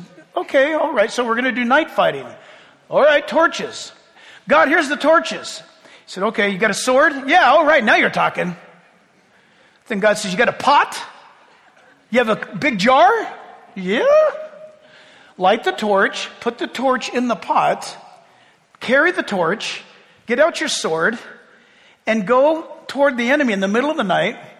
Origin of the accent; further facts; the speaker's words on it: California, United States; I was in Boston, and this guy, where are you from? California. California.